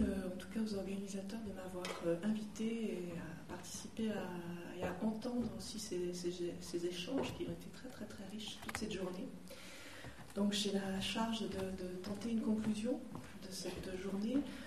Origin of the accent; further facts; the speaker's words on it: Bordeaux, Nouvelle-Aquitaine, France; puisque je viens de Bordeaux, donc de l'Aquitaine.